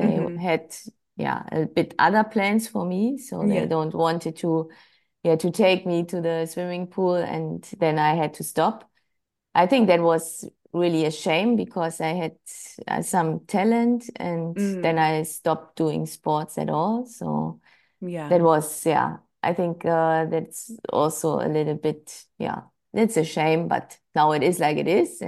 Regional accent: Hanover, Lower Saxony, Germany; English is a second language; Yes, I grew up in Germany in Hannover, so it's near where I now live, like 100 kilometers.

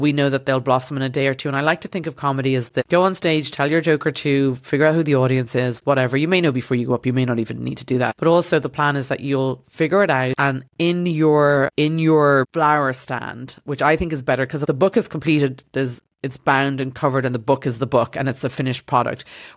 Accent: Dublin, Leinster, Ireland; I grew up in Dublin and on Moore Street or Grafton Street

